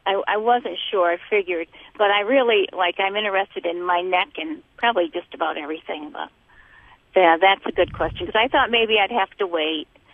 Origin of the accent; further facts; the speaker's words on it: New York, United States; Yes, well, we're from New York, upstate New York, and I was back home in the fall